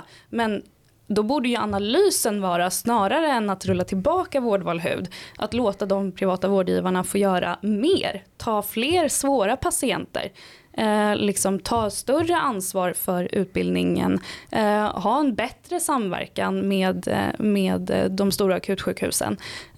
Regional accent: Stockholm, Stockholm County, Sweden; så jag skulle säga också att vi har väldigt högt ställda krav som stockholmare.

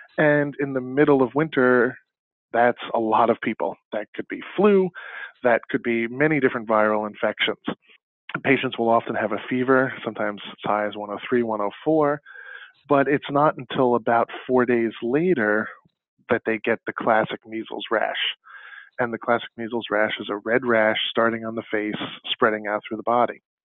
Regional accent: New Jersey, United States; I'm from New Jersey, so we've been dealing with a lot of cases between New York and New Jersey.

